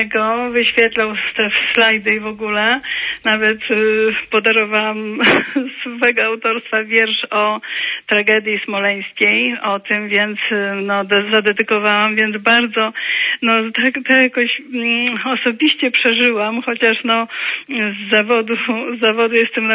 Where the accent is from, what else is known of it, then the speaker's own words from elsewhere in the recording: Podlaskie Voivodeship, Poland; Pochodzę właśnie z Białostockiego, z tych Kresów Wschodnich, od strony księdza Jerzego Popiełuszki, więc tam ludzie są tak bezpośredni